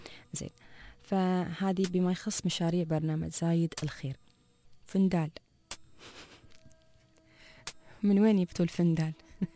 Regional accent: Dubai, United Arab Emirates; عندنا في دبي.

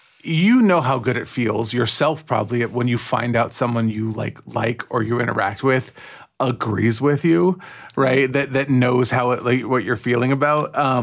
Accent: California, United States; I, as a Californian, right, who has a good job and makes good money

